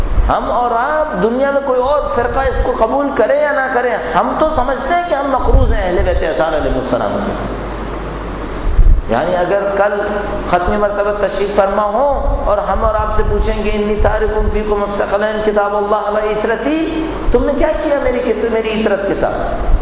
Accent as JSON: {"language": "Urdu", "country": "Pakistan", "said": "مثلا میں پاکستانی ہوں، پاکستان کے اندر رہ رہا ہوں"}